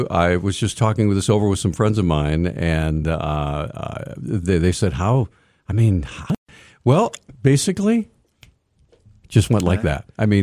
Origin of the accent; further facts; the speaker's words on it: Hawaii, United States; born there; also born or lived in Bryn Mawr Park, Virginia; I am a Marine brat. I was born in Hawaii, and my parents were both lifers in the Corps.